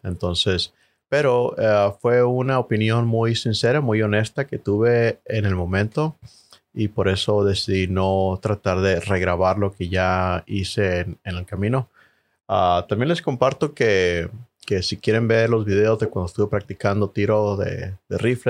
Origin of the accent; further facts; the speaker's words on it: Mexico; Yo soy de México y en México tener armas es prácticamente imposible para un ciudadano.